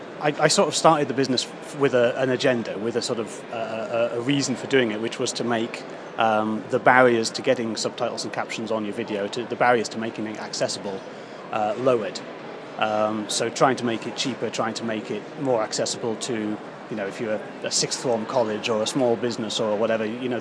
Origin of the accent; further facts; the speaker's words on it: Gateshead, North East England, United Kingdom; I'm from Lowfell in Gateshead, just up the road.